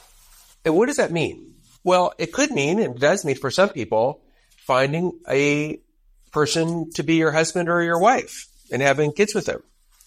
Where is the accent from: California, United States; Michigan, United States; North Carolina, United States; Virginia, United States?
California, United States; Los Angeles; I'm from Los Angeles, right? So I know all about celebrities.